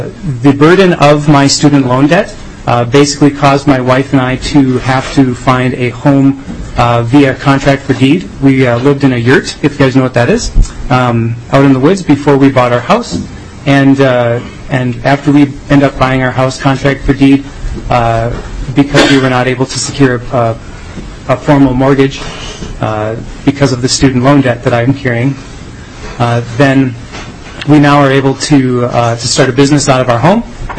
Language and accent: English; Grand Marais, Minnesota, United States; I am an entrepreneur from Grand Marais, Minnesota, and also the mayor of that city.